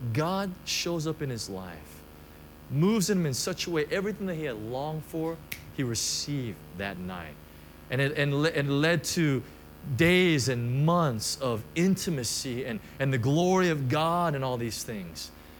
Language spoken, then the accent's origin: English; Costa Mesa, California, United States; in the States, where I grew up in Costa Mesa, it's the international headquarters of TBN.